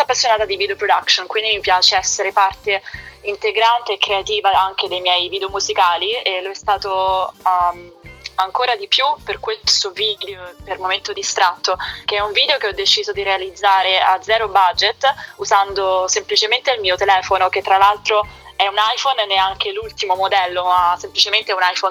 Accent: Rome, Lazio, Italy; io sono nata e cresciuta a Roma

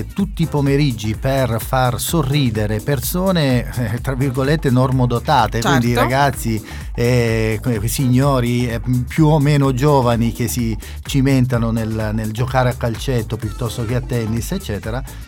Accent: Francavilla Fontana, Apulia, Italy; Francavilla tra l'altro non è nemmeno il mio paese di nascita, ma è sicuramente la cittadina che mi ha visto crescere, perché ho giocato a calcio per, sì. per qualche anno qui a Francavilla

